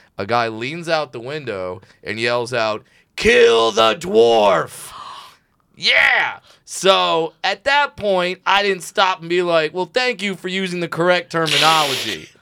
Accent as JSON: {"language": "English", "region": "California", "country": "United States", "tie": "born or raised there", "said": "I grew up in Orange County."}